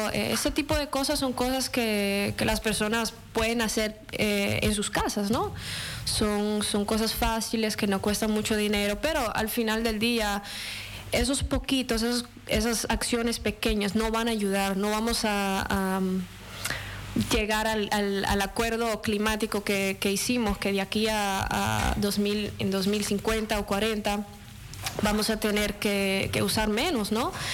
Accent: Dominican Republic; yo soy dominicana y vivo aquí mucho tiempo, pero todavía no aguanto el frío.

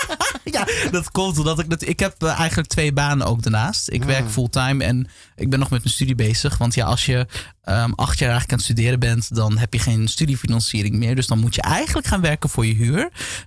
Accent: Leeuwarden, Friesland, Netherlands; ik ben 26. En ik ben eigenlijk geboren en getogen in Leeuwarden. Dus ik ben, ja, ik ben een echte jaas.

